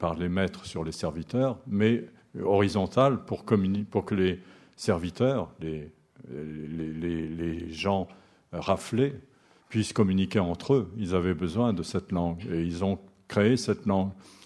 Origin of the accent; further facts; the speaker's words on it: France; born there; c'est la langue, non pas maternelle, puisque je suis né en France, mais c'est la langue que me parlait mon grand-père.